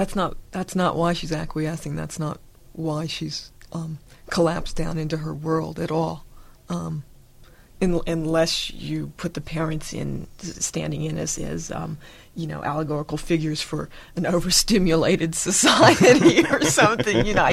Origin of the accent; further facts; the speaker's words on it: California, United States; I'm Northern Californian, I guess.